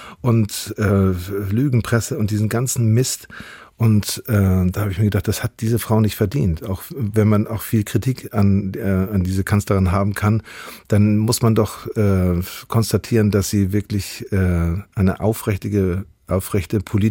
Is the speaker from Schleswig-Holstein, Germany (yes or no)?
yes; Grömitz, Schleswig-Holstein, Germany; also born or lived in Timmendorfer Strand; Ich bin groß geworden an der Ostsee in Grömitz und am Timmendorfer Strand. Später sind wir an die Nordsee gewechselt, nach Amrum, Föhr und Langenes und Sylt und so.